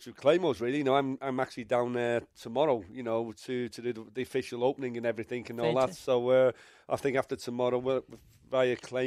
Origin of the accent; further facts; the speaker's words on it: Wales, United Kingdom; Unfortunately for me, you know, being Welsh, you know, where we didn't qualify.